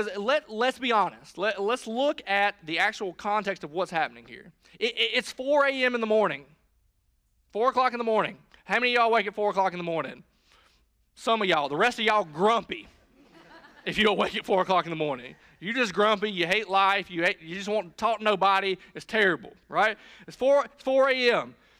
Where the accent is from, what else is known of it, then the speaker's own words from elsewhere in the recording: Woodruff, United States; I'm from Woodruff, so I don't know everything.